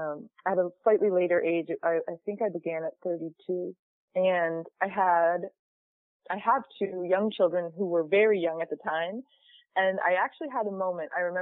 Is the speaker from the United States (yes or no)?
yes; Plainfield, New Hampshire, United States; She took on the a campaign in my hometown in Plainfield, New Hampshire